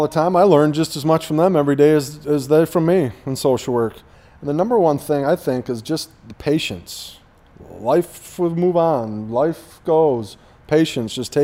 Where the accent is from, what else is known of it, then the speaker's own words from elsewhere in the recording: Sparta, United States; When I was growing up in Sparta, one of my mom's good friends taught out at Lincoln School on Lincoln campus.